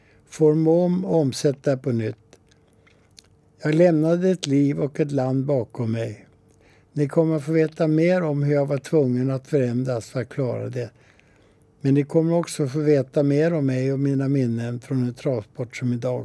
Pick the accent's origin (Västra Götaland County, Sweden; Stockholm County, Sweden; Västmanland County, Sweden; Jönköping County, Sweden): Stockholm County, Sweden; Lidingö; born there; Jag föddes på Lidingö, där det första jag kom ihåg är en eldsvåda i grannhuset